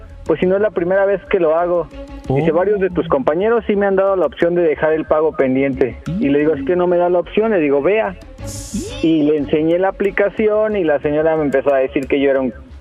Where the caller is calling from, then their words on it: Mexico City, Mexico; De aquí, de la Ciudad de México.